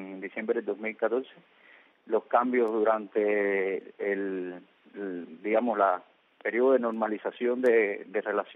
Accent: Cuba; yo soy cubano y vivo aquí y estoy sufriendo estos cambios de política, tanto del poder vigente aquí en Cuba

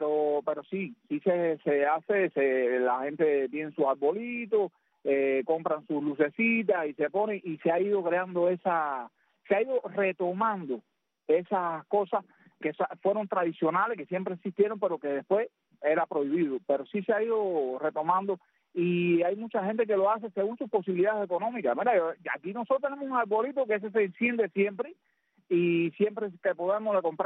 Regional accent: Cuba; Tú sabes cómo somos los cubanos.

